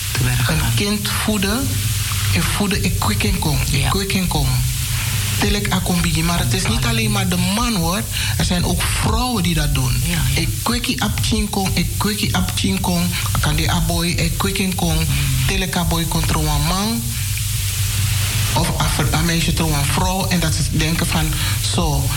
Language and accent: Dutch; Suriname; want ik ben Surinamer, ik ben geen Antilliaan.